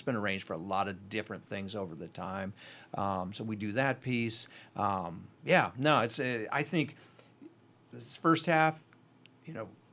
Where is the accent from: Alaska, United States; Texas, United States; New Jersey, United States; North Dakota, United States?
Alaska, United States; Sitka; A long time growing up in Sitka